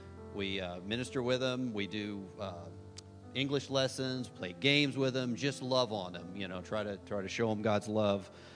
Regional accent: Aransas Pass, Texas, United States; We're from Aransas Pass, Texas, basically right where Hurricane Harvey went straight over back in 2017.

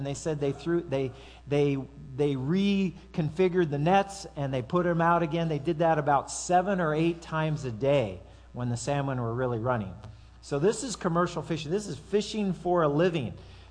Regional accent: California, United States; I come from Southern California. There's no natural lakes hardly at all down there.

